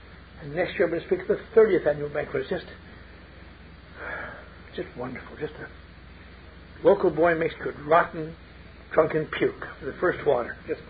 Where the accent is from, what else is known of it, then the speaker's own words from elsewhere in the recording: Eau Claire, Wisconsin, United States; I had gone back to speak at the annual dinner in my hometown of Eau Claire.